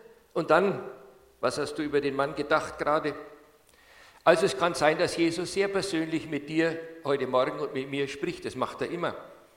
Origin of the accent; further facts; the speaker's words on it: Nuremberg, Bavaria, Germany; Ich bin in der Nürnberger Südstadt groß geworden.